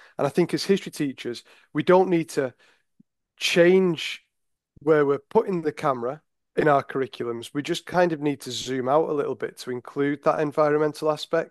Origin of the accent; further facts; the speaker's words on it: Chorley, North West England, United Kingdom; I was brought up in Chorley, which is in Lancashire. It's an old industrial town.